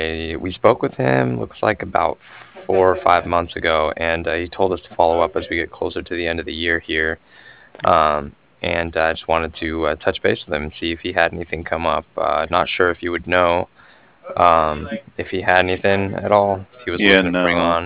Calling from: Cardiff, Wales, United Kingdom; And I was calling from Cardiff, C-A-R-D-I-F-F, like Frank.

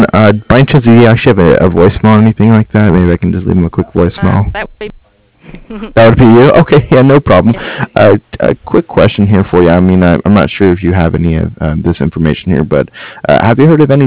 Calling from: Cardiff, Wales, United Kingdom; I'm calling you from Cardiff. That's C-A-R-D-I-F-F, as in Frank Frank.

